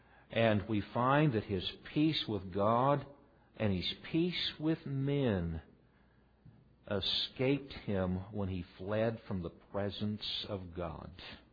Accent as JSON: {"language": "English", "town": "Mineola", "country": "United States", "tie": "born or raised there", "said": "How many know where Mineola is? Okay. By the way, it was my hometown when I was a little boy."}